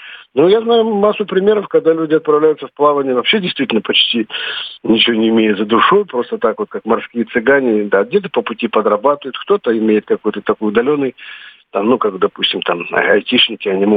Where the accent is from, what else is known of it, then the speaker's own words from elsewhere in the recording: Moscow, Russia; Ну, вот мы, как бы, москвичи, хотя уходили из Петербурга.